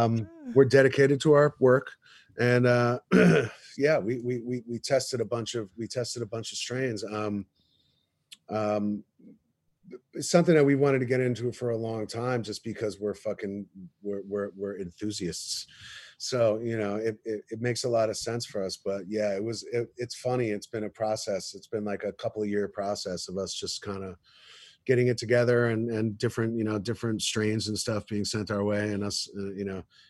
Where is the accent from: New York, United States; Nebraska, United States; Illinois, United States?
New York, United States; I grew up in New York, man. Weed was not easy to get to acquire